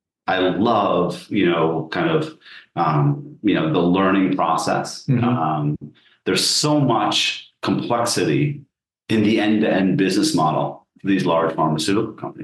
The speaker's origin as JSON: {"language": "English", "country": "United States", "tie": "born or raised there", "said": "I grew up outside of New York City"}